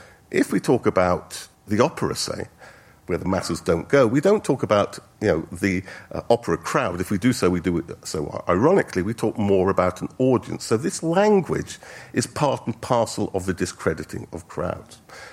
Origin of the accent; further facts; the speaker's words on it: United Kingdom; Sometimes, and remember, we're British, they even share their sandwiches.